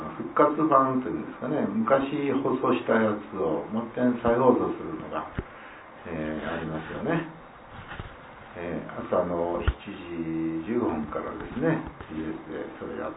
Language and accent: Japanese; Okayama, Japan; 私はこの幸いこの岡山に生まれて岡山におります。まあちょっとわずかな間岡山市におりましたけどね、学生以外ね、今はこの落とし間におります。